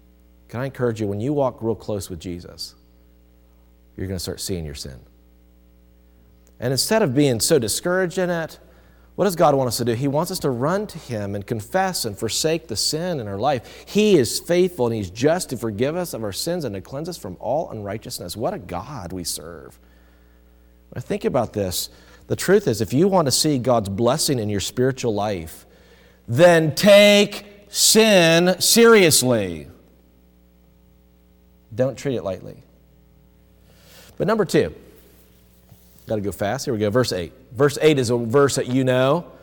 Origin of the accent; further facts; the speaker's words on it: South Carolina, United States; Now, I'm not from Wisconsin. I'm actually from South Carolina, okay? And so I grew up in South Carolina.